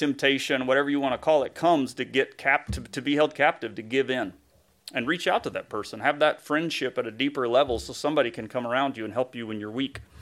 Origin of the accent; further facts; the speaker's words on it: the South, United States; Growing up in the South, you needed suits probably more than you do here.